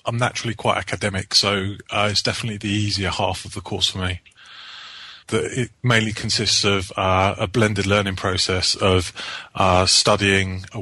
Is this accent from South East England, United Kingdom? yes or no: yes; Brighton, South East England, United Kingdom; I'm currently studying a level 2 MVQ in plumbing, and I come from Brighton in the south of England.